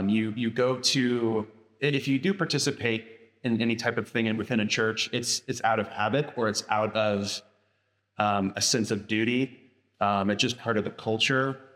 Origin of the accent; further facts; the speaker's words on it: Alabama, United States; South in Alabama. There are some indeed cultural differences there than here. One of those being, we grew up in the Bible Belt.